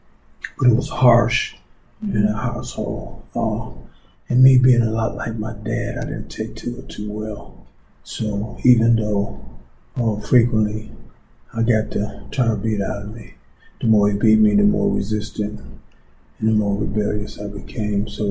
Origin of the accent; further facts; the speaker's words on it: Detroit, Michigan, United States; I'm from Detroit, raised on the Northwest Side. I'm from a working class family.